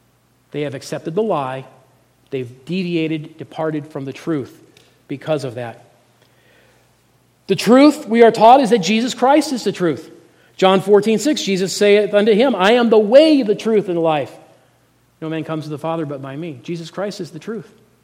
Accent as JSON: {"language": "English", "town": "Gunnison", "country": "United States", "tie": "born or raised there", "said": "When I was growing up in Gunnison, I had a really good friend"}